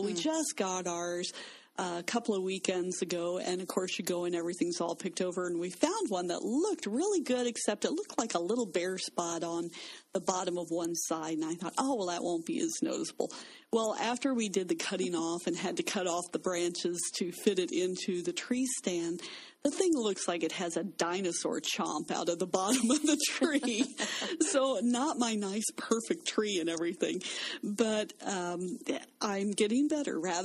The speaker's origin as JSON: {"language": "English", "region": "Florida", "country": "United States", "tie": "born or raised there", "said": "I grew up in Florida where they didn't have real trees. They had scrub pines."}